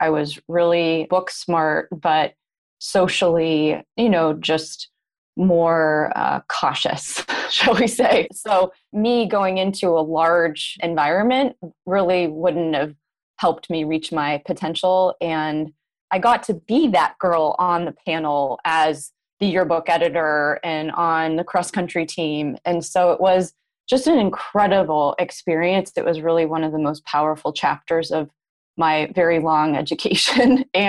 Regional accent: Palo Alto, California, United States; I actually grew up in Palo Alto. And so growing up in the heart of Silicon Valley

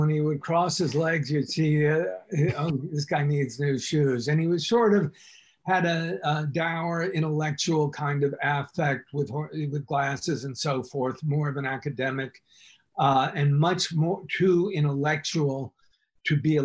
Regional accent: Dallas, Texas, United States; I grew up in Dallas. It was a very, Dallas at the time was very right wing.

